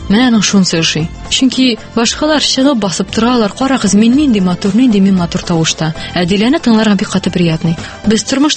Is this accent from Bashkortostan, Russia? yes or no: no; Aktanysh, Tatarstan, Russia; Мин Актаныштан. Һәм мин моның белән шатланам.